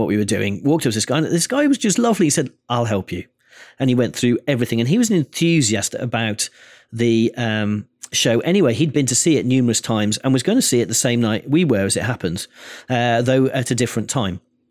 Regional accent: United Kingdom; in fact, we're British

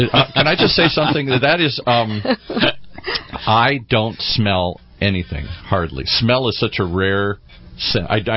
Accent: Michigan, United States; I grew up in Michigan. I've lost both of my parents several years ago.

